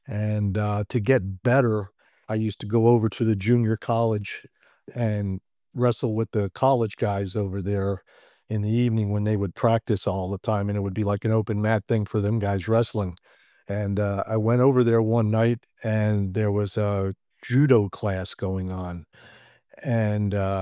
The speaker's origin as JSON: {"language": "English", "town": "Hialeah", "region": "Florida", "country": "United States", "tie": "born or raised there", "said": "growing up in Hialeah, there was a lot of judo clubs and stuff, but there wasn't a lot of karate things going on."}